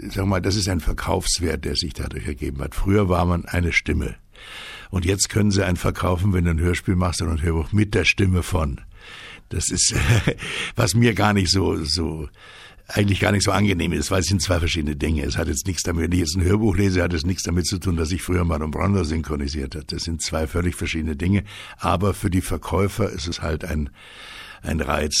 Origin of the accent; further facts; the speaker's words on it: Augsburg, Bavaria, Germany; Ich bin in Augsburg aufgewachsen, habe in Bayern ein Garmisch Abitur gemacht, in Augsburg noch ein bisschen studiert